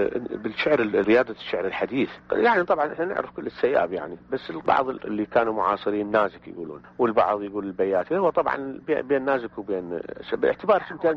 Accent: Iraq; يكفيني فخر انه انا عراقي ومن عراقيين

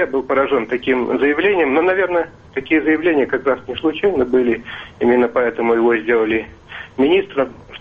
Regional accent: Moscow, Russia; я из Москвы.

